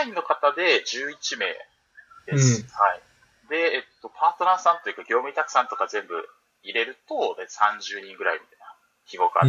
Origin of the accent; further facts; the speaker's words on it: Ehime, Japan; 僕出身は愛媛です。